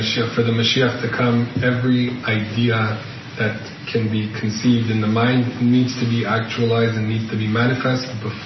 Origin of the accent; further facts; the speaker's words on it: Canada; אני מקנדה במקום, אז את כל המשפחה שאני לא מכיר קרוב קרוב באור יהודה